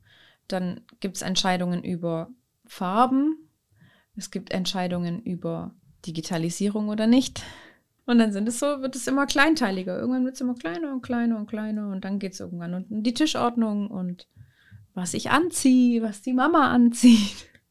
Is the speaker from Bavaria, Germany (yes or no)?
no; Leinfelden, Baden-Württemberg, Germany; wir kommen ja von hier. Also ich bin in Leinfelden, nicht geboren, aber groß geworden.